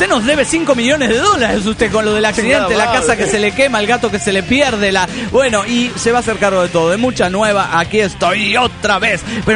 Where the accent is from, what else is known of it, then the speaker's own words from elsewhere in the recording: San Luis, Argentina; de San Luis, Argentina.